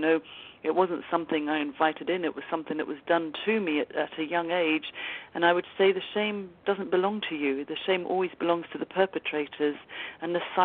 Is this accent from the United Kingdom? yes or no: yes; England, United Kingdom; And I'm actually English anyway, so it's fine.